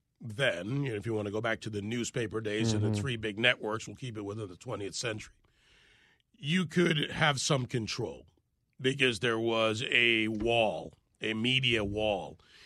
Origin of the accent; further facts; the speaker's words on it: Jamaica; born there; I was born in Jamaica. My family's from both the United States through our revolution and Jamaica.